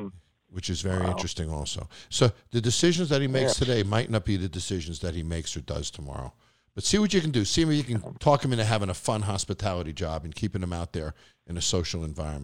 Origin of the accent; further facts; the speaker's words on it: New York, United States; Yeah, and then when I grew up on Long Island, we used to take boats across to Westport and to Connecticut all the time as well.